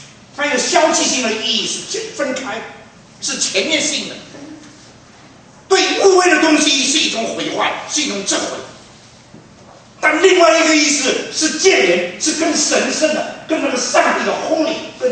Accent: Fuzhou, Fujian, China; 我是福州人，所以我敢讲这个东西啊。福州人很客气，

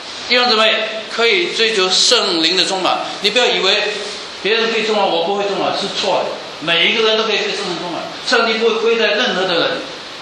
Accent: Guangdong, China; 我们全家都是饮茶的，我们广东人。

